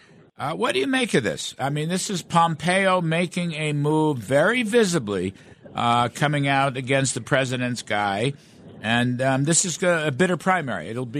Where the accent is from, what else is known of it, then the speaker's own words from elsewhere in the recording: McCormick, South Carolina, United States; Well, I'm from McCormick, but I don't know anything about the Turkish army.